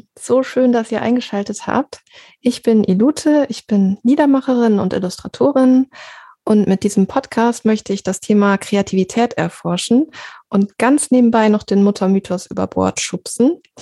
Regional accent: North Rhine-Westphalia, Germany; Wir kommen alle drei aus der Soester Börde, wie man vielleicht schon an der Sprachfärbung erkennen kann, wenn man die Soester Börde kennt.

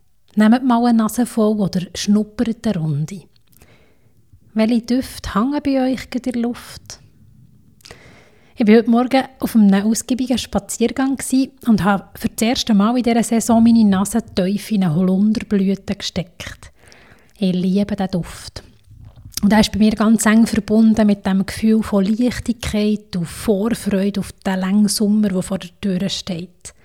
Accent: Bern, Switzerland; Als Berner übersetze ich den Alben gerne ein bisschen sehr frei.

